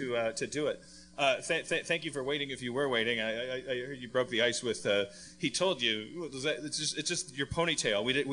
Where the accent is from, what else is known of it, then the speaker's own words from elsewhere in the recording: Wisconsin, United States; I'm from Wisconsin. It was cheese.